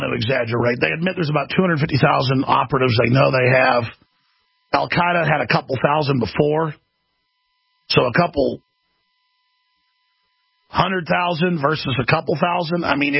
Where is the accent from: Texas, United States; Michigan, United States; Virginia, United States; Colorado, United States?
Texas, United States; Dallas; also born or lived in Austin, United States; this is what I experienced growing up in Dallas, Texas, living in Austin, Texas, spending a lot of summers, at least a month each summer for a lot of years with my cousins down in San Antonio